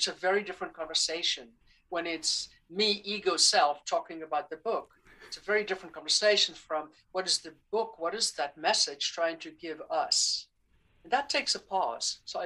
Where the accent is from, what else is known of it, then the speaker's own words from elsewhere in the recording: South Africa; I'm a gypsy. I spent 2 years on the Amazon. I come from South Africa. I've lived in 5 different countries